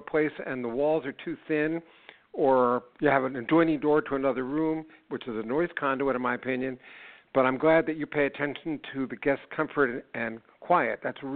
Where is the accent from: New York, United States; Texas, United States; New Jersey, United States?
New Jersey, United States; we'll head back north to hear all about the Embassy Suites in Berkeley Heights, New Jersey, my home state.